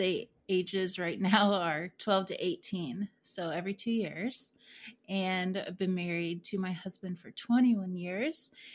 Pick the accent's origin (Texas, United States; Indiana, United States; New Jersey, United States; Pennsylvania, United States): Indiana, United States; I grew up in Indiana.